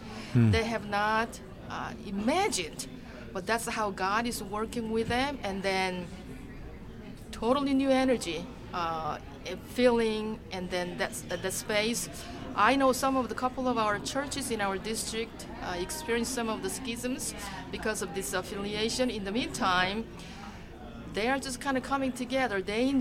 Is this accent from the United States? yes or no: yes; Columbus, Indiana, United States; I am from Columbus, Indiana.